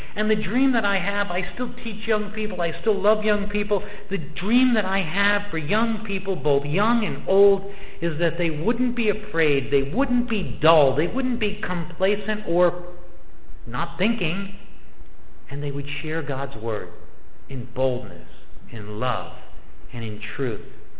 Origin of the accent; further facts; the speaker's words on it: Piscataway, New Jersey, United States; That's my home. I grew up in Piscataway. I know the Raritan Valley.